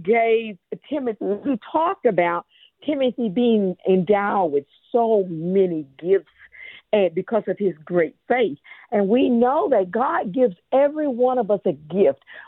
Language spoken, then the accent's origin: English; Germany; Actually, I grew up in Germany and as a military brat